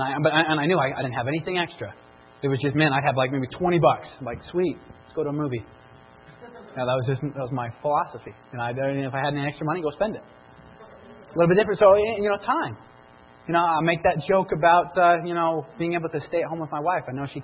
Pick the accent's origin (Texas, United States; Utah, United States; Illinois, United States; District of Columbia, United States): Utah, United States; St. George; I come from St. George, so this is cold for me.